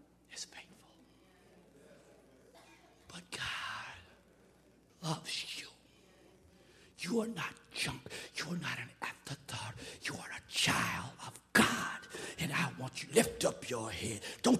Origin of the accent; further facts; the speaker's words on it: Emmons, South Carolina, United States; I told the story this morning about growing up in South Carolina. Poor boy. My grandfather was a sharecropper, went to school in segregated South Carolina.